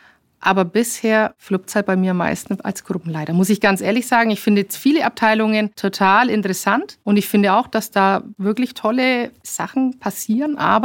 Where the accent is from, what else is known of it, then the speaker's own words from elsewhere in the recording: Nuremberg, Bavaria, Germany; ich bin Nürnbergerin